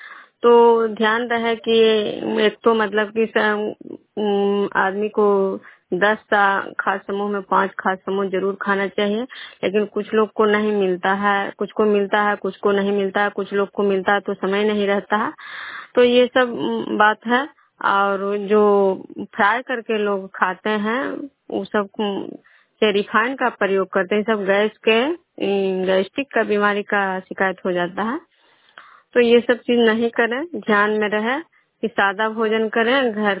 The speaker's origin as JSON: {"language": "Hindi", "region": "Bihar", "country": "India", "said": "विष्णुपुर ग्राम खुदरा पंचायत नालंदा जिला नगनौसा प्रखंड के निवासी हूँ।"}